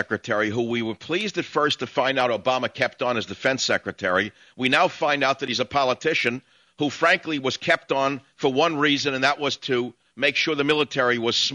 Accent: San Francisco, California, United States; I want to go to San Francisco, my hometown, KNEW land.

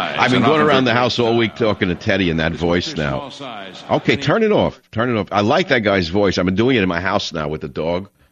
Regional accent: New York City, New York, United States; I'm trying to get myself back to the house I grew up in Queens

